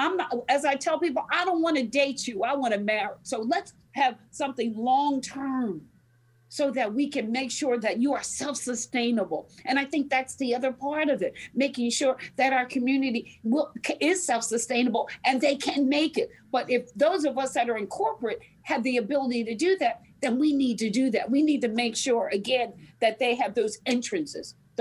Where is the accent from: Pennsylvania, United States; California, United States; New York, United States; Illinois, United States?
Pennsylvania, United States; Philadelphia; I came from West Philly, okay? But even in West Philly, on this little teeny tiny street, 600 block of Udell Street, grew up in a four room house